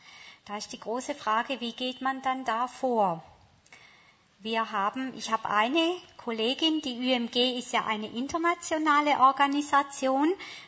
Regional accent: Hokkaido, Japan; now in Germany; Also nicht bei uns in Hokkaido, sondern etwas weiter unten. Aber das hat uns schon gezeigt, wer wir sind.

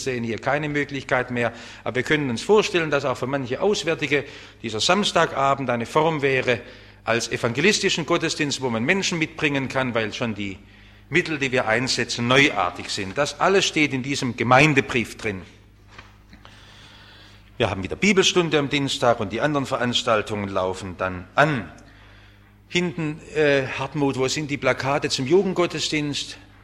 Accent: Germany; Man stößt auf Schritt und Tritt auf diese Frage auch in unserem Leben und wir als Deutsche können an Israel so wenig tun.

